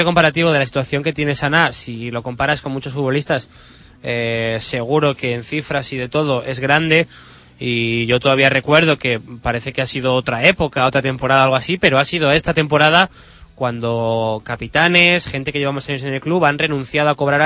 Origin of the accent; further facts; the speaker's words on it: Valladolid, Castile and León, Spain; que al final se consiga lo que todos queremos como vallisoletanos ya